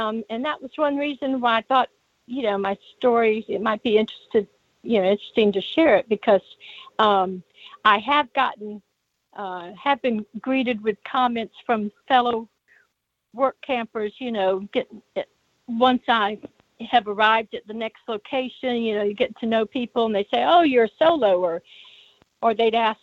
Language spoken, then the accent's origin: English; Georgia, United States; totally different from what I grew up with in Georgia.